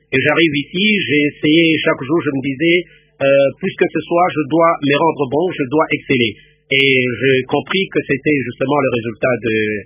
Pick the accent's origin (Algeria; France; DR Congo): DR Congo; Katanga; born there; Je suis né au Katanga